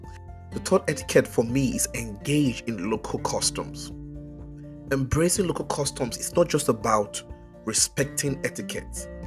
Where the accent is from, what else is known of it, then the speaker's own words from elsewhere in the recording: Nigeria; now in United States; Growing up in Nigeria, it's hard to look your parents in the eyes because it's a form of disrespect.